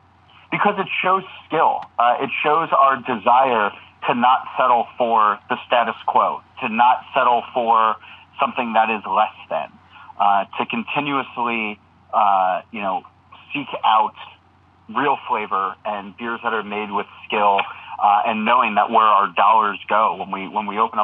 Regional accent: New Jersey, United States; Oh, well, so I grew up in New Jersey, and there is a place called Town Hall Deli

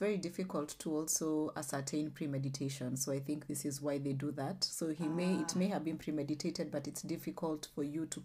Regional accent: Kenya; because we are Kenyan women, you and I.

